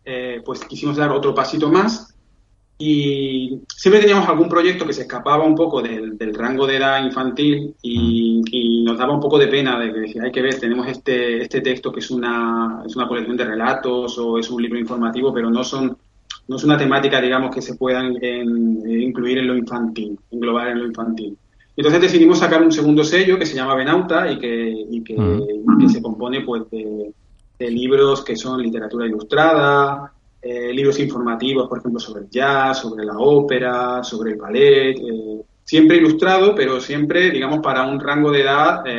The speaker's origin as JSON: {"language": "Spanish", "town": "Seville", "region": "Andalusia", "country": "Spain", "said": "Vale, pues mira, yo soy de Sevilla"}